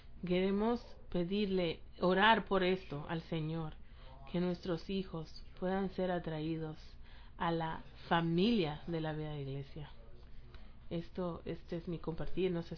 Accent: Beijing, China; Spanish is a second language; moved away as an adult; now in United States; Yo vengo de Beijing, de la China, y soy profesor y he aprendido educación.

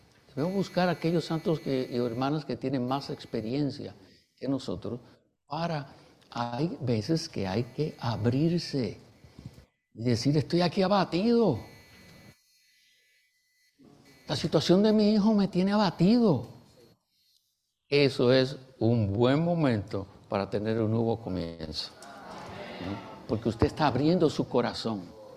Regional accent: Puerto Rico; born there; yo no soy puertorriqueño. Yo nací en Puerto Rico. En la vieja creación yo nací en Puerto Rico, pero yo no soy puertorriqueño.

